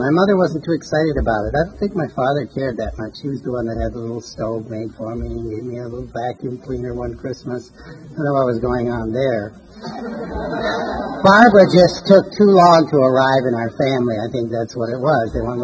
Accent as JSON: {"language": "English", "region": "Andes", "country": "Peru", "tie": "born or raised there", "also_born_or_lived": "Beloit, United States", "moved": "yes", "said": "I was born in Beloit, Wisconsin, which is an awful place, but fortunately I was only 5 months old when I left and went to Peru, South America, and I grew up in the Andes."}